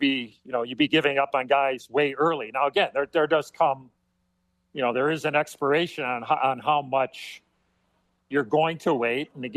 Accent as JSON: {"language": "English", "town": "Chicago", "region": "Illinois", "country": "United States", "tie": "born or raised there", "said": "back in 1984, I was drafted by my hometown team in Chicago."}